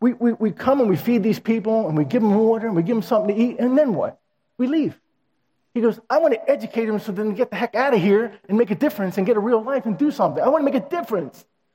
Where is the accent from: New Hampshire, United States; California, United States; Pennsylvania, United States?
Pennsylvania, United States; Philadelphia; now in Lansdale, United States; I'm from North Philly originally, family. I don't go back there. I live in Lansdale.